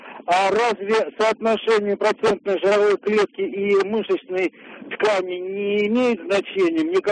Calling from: Moscow, Russia; Здравствуйте, я звоню из Москвы. Еду сейчас вот как раз по Москве.

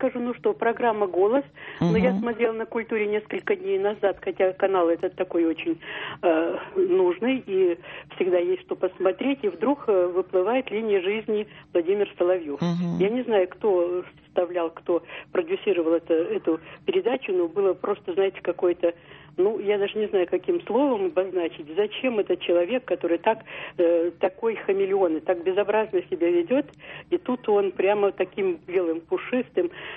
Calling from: Moscow Oblast, Russia; Я звоню из Подмосковья.

